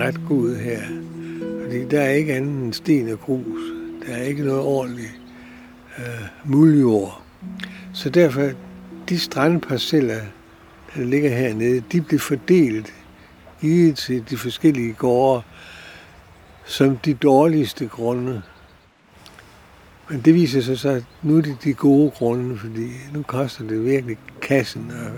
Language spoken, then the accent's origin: Danish; Aarhus, Central Denmark Region, Denmark; born there; Jeg er født i Aarhus, men altså, vi har boet herovre om sommeren i hele mit liv.